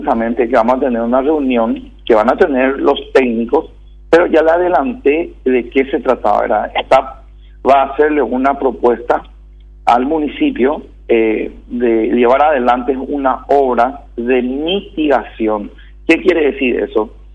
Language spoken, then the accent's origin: Spanish; Paraguay; me molesta como paraguayo.